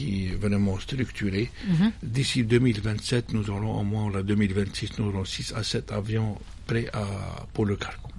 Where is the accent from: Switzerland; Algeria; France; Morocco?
Algeria; On est algérien quand même.